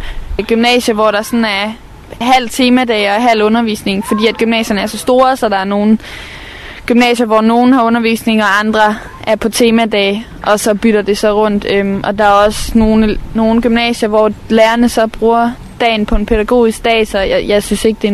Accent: Haderslev, Region of Southern Denmark, Denmark; Altså, nu kommer jeg fra Sønderjylland, jeg kommer fra Haderslev, så jeg ved godt, hvordan det foregår i Jylland.

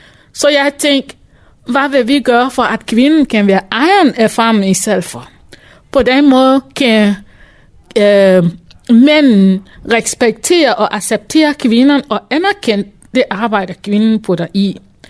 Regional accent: Liberia; moved away as an adult; now in Denmark; Jeg er selv fra Liberia og flyttede hertil i 2004. Som kvoteflytning med mine to børn.

